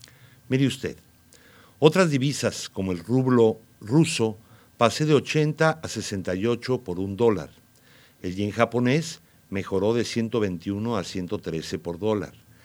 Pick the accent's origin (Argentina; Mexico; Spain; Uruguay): Mexico; las preocupaciones son enormes por parte de todos nosotros como mexicanos